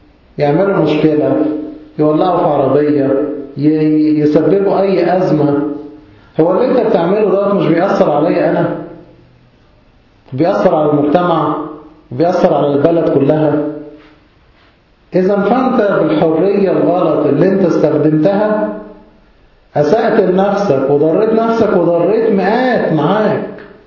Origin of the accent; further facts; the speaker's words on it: Egypt; كلمة متأسف دي ما صعب إنها بتطلع من لساننا إحنا كمصريين